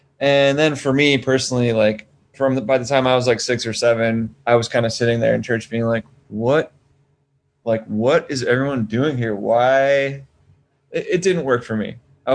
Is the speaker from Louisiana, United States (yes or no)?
no; Minnesota, United States; I'm from the suburbs of Minneapolis and St. Paul, Minnesota.